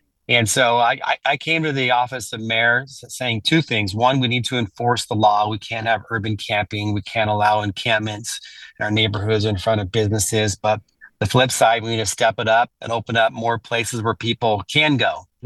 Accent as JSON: {"language": "English", "town": "Sacramento", "region": "California", "country": "United States", "tie": "born or raised there", "said": "I'm proud of my hometown of Sacramento."}